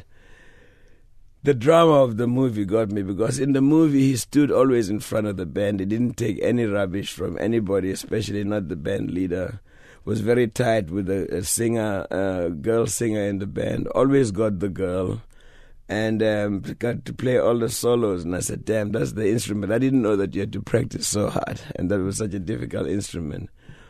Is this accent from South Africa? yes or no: yes; South Africa; moved away as an adult; I was away from South Africa 31 years.